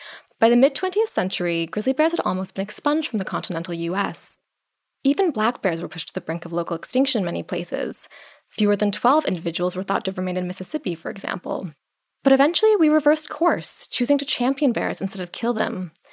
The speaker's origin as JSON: {"language": "English", "country": "Canada", "tie": "born or raised there", "said": "Growing up in Canada, a place that colonizers once considered naming Ursalia, meaning place of bears"}